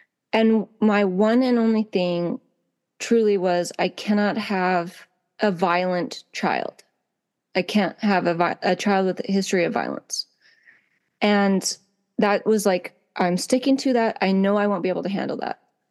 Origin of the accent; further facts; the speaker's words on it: Monroe, Washington, United States; I grew up in Monroe, Washington, just a little north of Seattle.